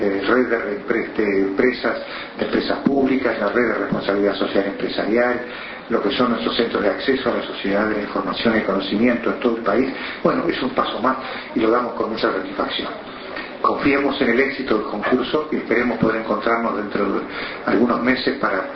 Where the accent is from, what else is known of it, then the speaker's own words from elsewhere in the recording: Uruguay; los uruguayos somos tan capaces como cualquiera